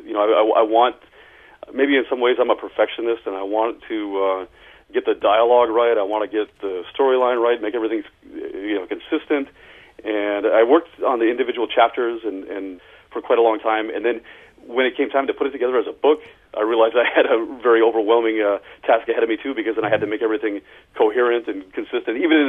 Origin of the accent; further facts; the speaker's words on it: Michigan, United States; I grew up by the other border, up by Canada, and... so I went from one border to the other, you know, up in northern Michigan, in a sparsely populated area in the Upper Peninsula of Michigan